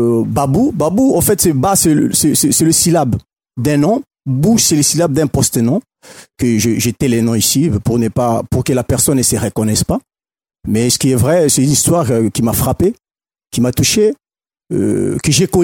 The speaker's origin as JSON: {"language": "French", "town": "Matadi", "region": "Kongo Central", "country": "DR Congo", "tie": "born or raised there", "said": "Je suis natif de Matadi."}